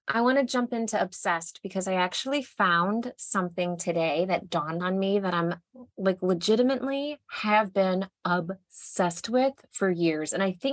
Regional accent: Texas, United States; You're the one from here. I'm from Texas.

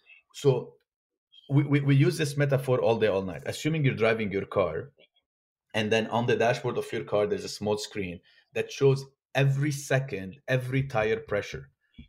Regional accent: Florida, United States; I'm from South Florida, right? Anything in Miami, you're having your 85, 90% humidity

